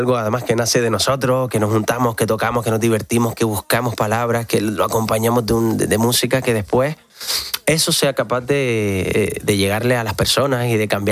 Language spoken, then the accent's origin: Spanish; Canary Islands, Spain; el sitio donde vives y nosotros como canarios.